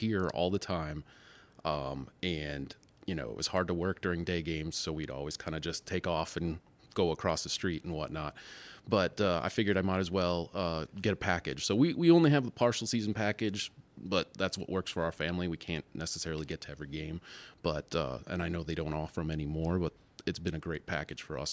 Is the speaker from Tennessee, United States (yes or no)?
no; Milwaukee, Wisconsin, United States; moved away; I'm actually originally from the Milwaukee, Wisconsin area originally.